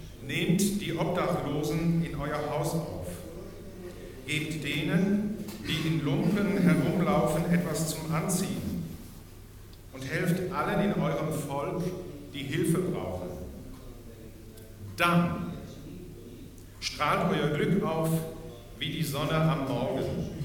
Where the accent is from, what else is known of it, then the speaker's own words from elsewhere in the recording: Rhineland-Palatinate, Germany; Aber ich komme aus einer Weingegend in Deutschland, an der A, das nördlichste Rotweinanbaugebiet Deutschlands.